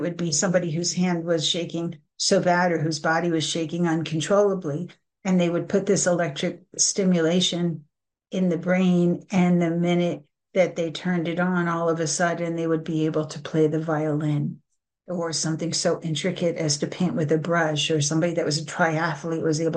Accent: Margate, New Jersey, United States; I grew up in Margate, New Jersey, which is right by Atlantic City.

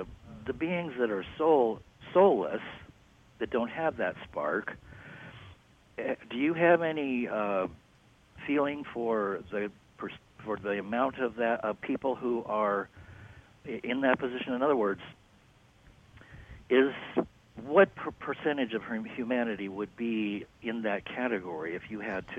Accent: Pasig, Metro Manila, Philippines; born there; Because I was born in Pasig, and I know a lot of people are

